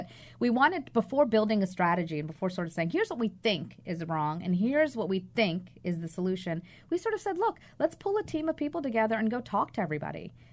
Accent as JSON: {"language": "English", "region": "Virginia", "country": "United States", "tie": "born or raised there", "also_born_or_lived": "Texas", "said": "I'm born and raised in Southern Virginia. And so you know, and did a lot of work in Texas."}